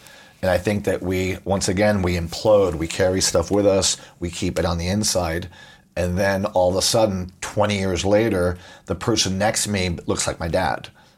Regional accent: Puerto Rico; I grew up in Puerto Rico. We're Latin. We're passionate.

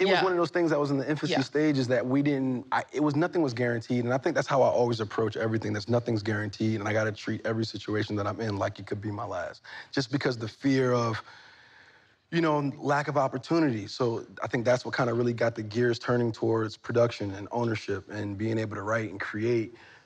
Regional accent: Newark, New Jersey, United States; he's from Oakland, I'm from Newark, New Jersey.

